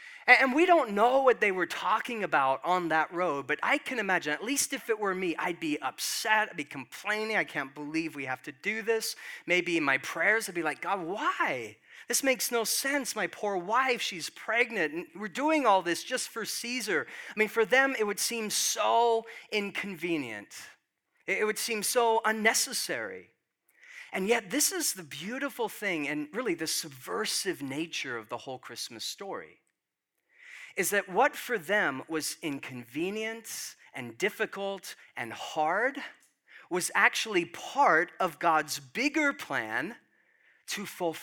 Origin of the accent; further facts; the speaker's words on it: Oxford, South East England, United Kingdom; born there; I was born in Oxford, England.